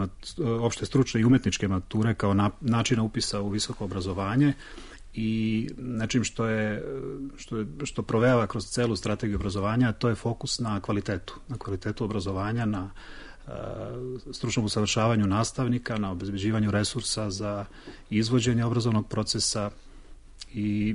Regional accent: Serbia; Inače, kod nas u Srbiji postojalo je recimo pre 4-5 godina

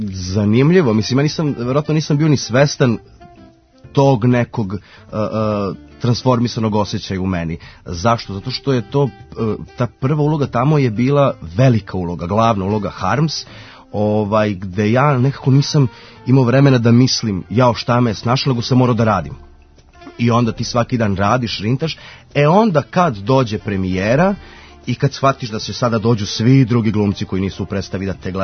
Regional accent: Niš, Nišava District, Serbia; sa glumcima uz koje sam odrastao u Nišu

